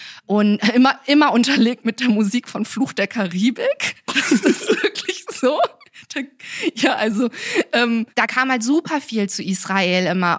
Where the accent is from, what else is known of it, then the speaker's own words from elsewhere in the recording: Cologne, North Rhine-Westphalia, Germany; ich bin in Köln groß geworden. In Köln ist die größte migrantische Community türkischsprachig, türkeistämmig.